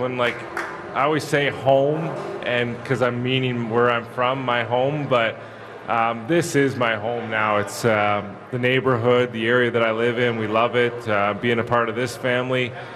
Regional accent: Ontario, Canada; now in Chicago, United States; You know, I'm from Ontario. It kind of has that Midwest feel, I feel like.

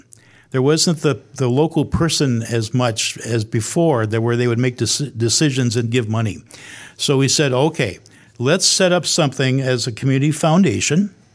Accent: Beaver Dam, Wisconsin, United States; and then, of course, myself, born and raised in Beaver Dam

